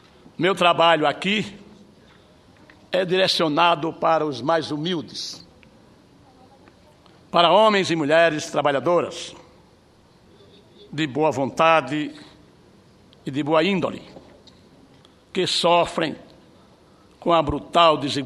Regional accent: Alagoas, Brazil; O quadro social que se encontra o povo da minha terra é grave.

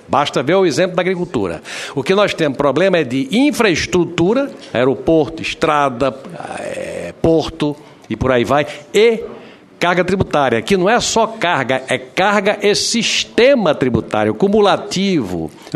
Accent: Brazil; O meu medo, e digo isso como brasileiro, é que nós tenhamos um problema de DNA.

